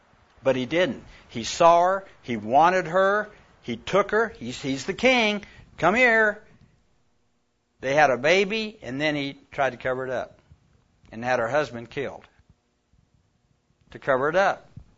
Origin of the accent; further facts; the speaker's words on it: Oklahoma, United States; Now, for an old boy that was born and raised in Oklahoma, you know, and Lake Overhoser is about the biggest body of water I've ever been around.